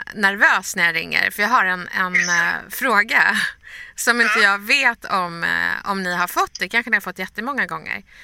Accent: Bredäng, Stockholm County, Sweden; Vi är från Bredäng och har tagit sig en liten bit.

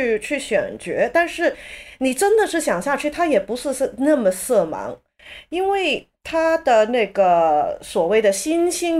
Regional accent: Hong Kong; 因为我在香港长大的时候，我们小时候就是整个社会看国内的就是这种眼光。

